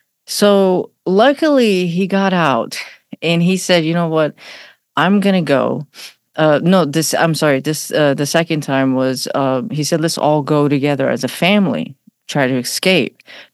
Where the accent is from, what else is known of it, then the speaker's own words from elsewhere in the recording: Iran; I was born in Iran, so I didn't grow up in the States. In Iran, I was born at a time where Iran and Iraq were at war.